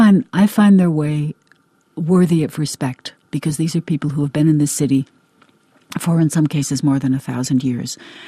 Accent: United States; I, as the American, think that the idea of people engaging in some sort of a sexual activity in public is an offense to public decency

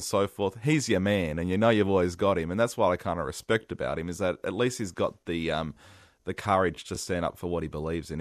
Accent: New South Wales, Australia; I grew up in the Blue Mountains.

